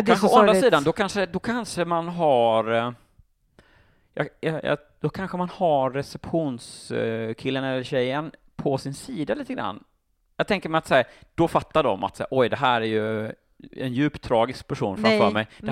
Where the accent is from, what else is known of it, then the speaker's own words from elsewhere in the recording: Småland, Sweden; precis som jag är från Sveriges Småland kanske.